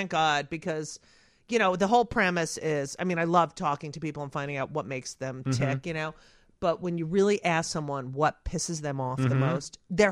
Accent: New Jersey, United States; I grew up in New Jersey in the suburbs.

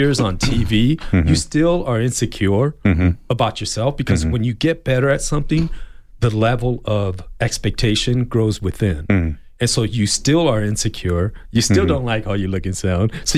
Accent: Tucson, Arizona, United States; born and raised in Tucson.

